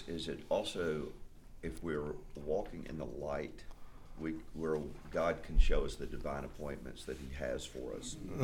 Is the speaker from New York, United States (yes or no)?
no; Kentucky, United States; And so he introduced himself, and of course, you know, I'm from Kentucky.